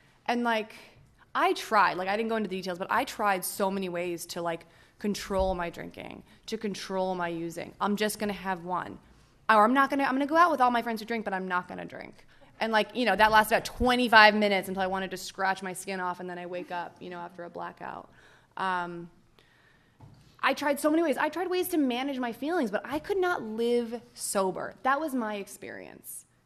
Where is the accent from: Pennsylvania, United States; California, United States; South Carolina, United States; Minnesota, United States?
California, United States; Los Angeles; I'm from Los Angeles, so I was back home, and went to a woman's retreat